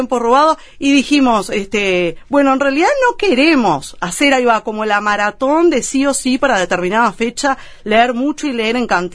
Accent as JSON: {"language": "Spanish", "town": "Santa Lucía", "region": "Canelones", "country": "Uruguay", "said": "en mi caso soy canaria, soy de Santa Lucía"}